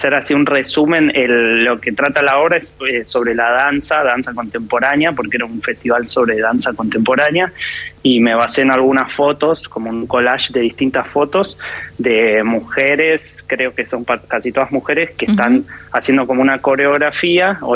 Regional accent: Argentina; yo soy argentino, también sí.

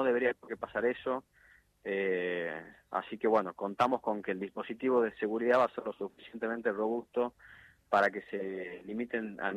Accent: Tucumán, Argentina; yo como tucumano y como especialista en seguridad

